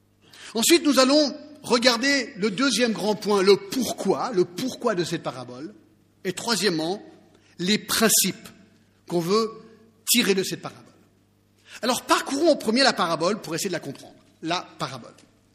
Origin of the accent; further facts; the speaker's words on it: United States; now in France; Alors vous savez, je suis américain à la base